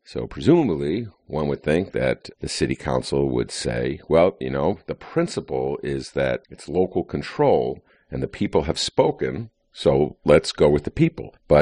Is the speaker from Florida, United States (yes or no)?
no; Chicago, Illinois, United States; I'm a happy guy. I'm a Chicagoan.